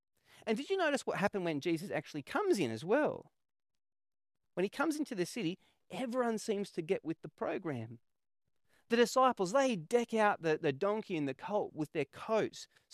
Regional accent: New South Wales, Australia; born there; I was born in New South Wales and my dad watched the NRL. So that's kind of what I grew up on

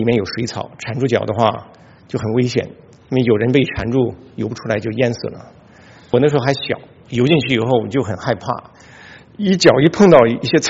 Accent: Inner Mongolia, China; 我小的时候在内蒙古长大

